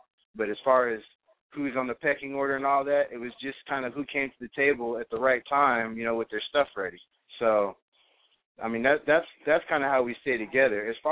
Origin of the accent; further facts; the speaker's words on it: Portland, Oregon, United States; You know, I'm from Portland, Oregon, and I seek her out.